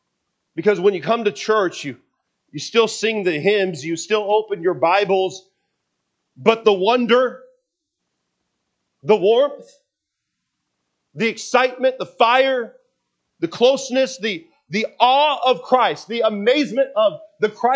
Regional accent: Washington, United States; I grew up in Washington State, and out our backyard was Mount Rainier, 14,410-foot volcano. And I go back. I haven't lived there since I was 20-something years old.

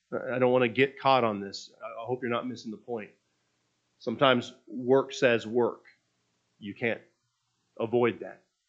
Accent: Renton, Washington, United States; I grew up in Washington State. Near our house in Renton, there was a blueberry patch.

